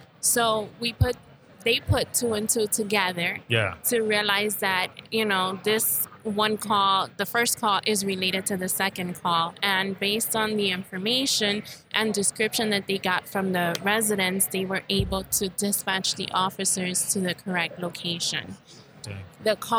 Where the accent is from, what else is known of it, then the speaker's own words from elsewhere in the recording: Puerto Rico; And I'm from Puerto Rico.